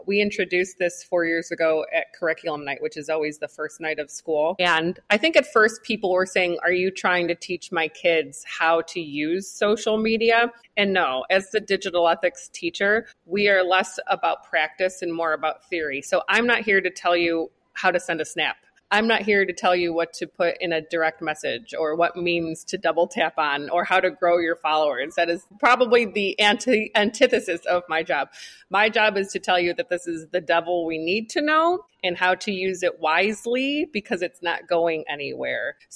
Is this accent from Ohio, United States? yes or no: yes; Lakewood, Ohio, United States; So I grew up in Lakewood, Ohio. I went to St. Luke's, which is now a parish, no longer a school.